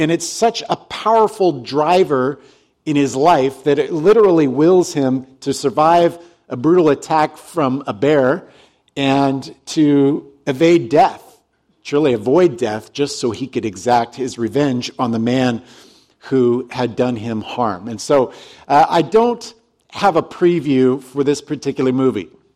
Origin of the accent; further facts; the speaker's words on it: Alaska, United States; born there; I was born in Alaska, and so I'm a little bit crazy like that.